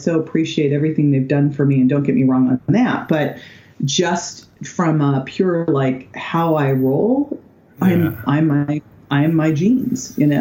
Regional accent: Berkeley, California, United States; I grew up in Berkeley. I went to acting school in San Francisco.

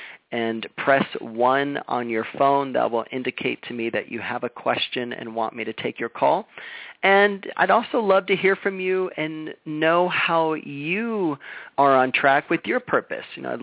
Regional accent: Florida, United States; you know, I'm a Florida guy. I came from Florida, and in Florida, it's very flat.

